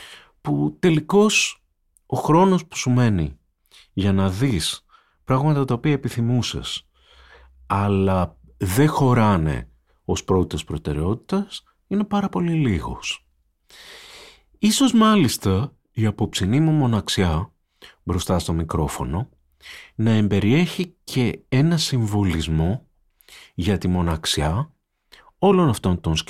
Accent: Peloponnese, Greece; είμαι ένας κριτικός από τη Μάνη

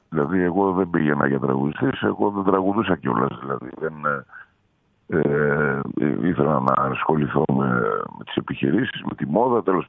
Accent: Thessaloniki, Central Macedonia, Greece; Γιατί είμαστε από Θεσσαλονίκη.

